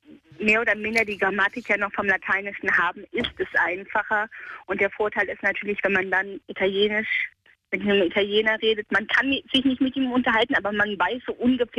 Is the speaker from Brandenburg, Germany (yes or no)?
no; Cologne, North Rhine-Westphalia, Germany; Ich komme ja gebürtig aus Köln, ich bin eine echte Kölsche Mädchen.